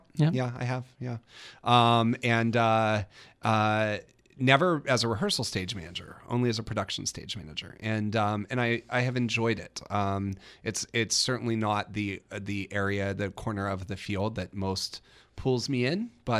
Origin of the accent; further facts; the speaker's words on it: Ohio, United States; I grew up in Ohio, but right outside the Pittsburgh area.